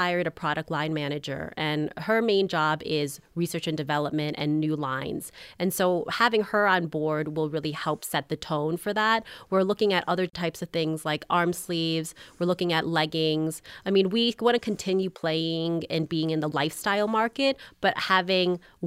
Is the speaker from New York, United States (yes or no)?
yes; Queens, New York, United States; also born or lived in Long Island; now in Missoula, United States; So I was born and raised in Queens. The neighborhood got kind of rough.